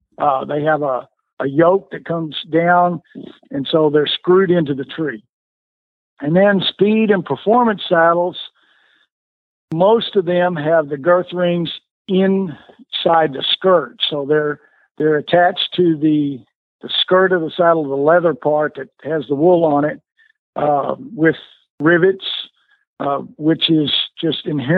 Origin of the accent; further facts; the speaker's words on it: San Angelo, Texas, United States; You know, I'm from San Angelo out in the desert of West Texas.